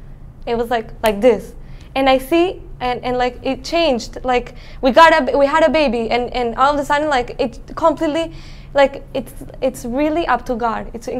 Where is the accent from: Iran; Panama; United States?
Panama; I'm from Panama, and I met someone from Montreal